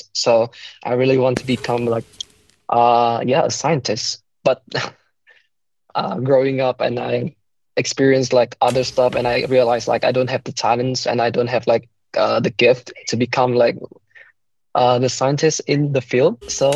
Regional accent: Hanoi, Vietnam; English is a second language; moved away as an adult; now in New Zealand; Yes, so I'm a Vietnamese. I was born in Hanoi, the capital of Vietnam, and I have been there for 26 years already, and this is like my first time like studying and living outside of Vietnam

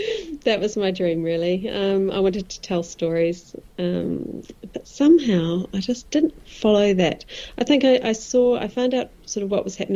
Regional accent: Gisborne, New Zealand; I grew up in a beautiful little town on the east coast called Gisborne or Tairawhiti.

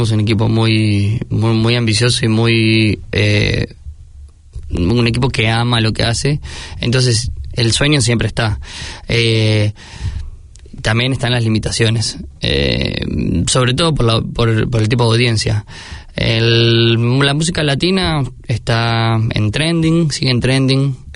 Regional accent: Argentina; cuando estás a 10.000 kilómetros de tu país, siendo argentino

